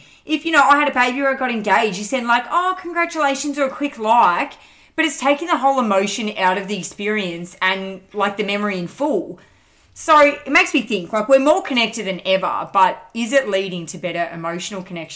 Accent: Melbourne, Victoria, Australia; what I'm like when I'm back in Melbourne in my hometown.

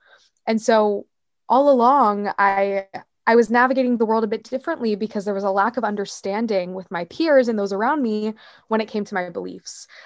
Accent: Wichita, Kansas, United States; So I'm from Wichita, Kansas, just like Dorothy from The Wizard of Oz.

